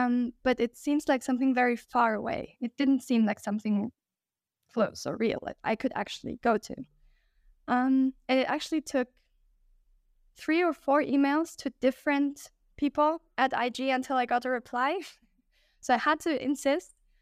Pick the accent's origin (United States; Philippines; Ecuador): Ecuador; Quito, Pichincha; I'm from Ecuador. I'm half German, though. So I'm a hybrid, but I was born in Quito. And I went to the German school here. Then I went on to study my bachelor's degree in Germany